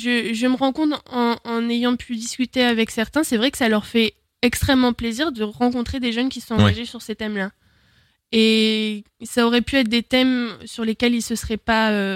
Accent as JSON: {"language": "French", "town": "Tours", "region": "Centre-Val de Loire", "country": "France", "said": "puisque moi, je suis tourangelle."}